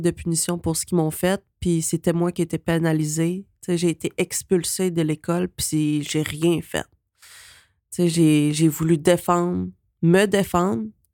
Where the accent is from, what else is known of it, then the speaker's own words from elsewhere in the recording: Saint-Bruno-de-Montarville, Quebec, Canada; born there; now in Quebec City, Canada; j'ai 34 ans, je suis chinoise cambodgienne, j'habite présentement à Québec, mais ma ville native c'est Saint-Bruno de Montarville, je suis née là. Puis moi j'ai pas mal vécu ma jeunesse à Saint-Bruno